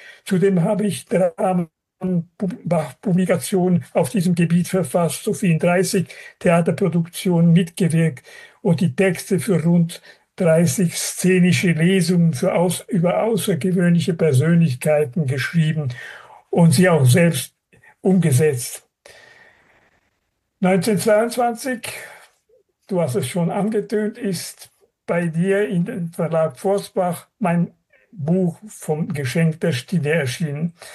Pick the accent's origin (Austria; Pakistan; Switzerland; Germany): Switzerland; Zuoz, Graubünden; also born or lived in Zürich; Ich bin geboren 1944 in Zürich als Bürger von Poschiavo, also den italienischsprachigen Teil des Kantons Graubünden, aufgewachsen in Zurz, Engadin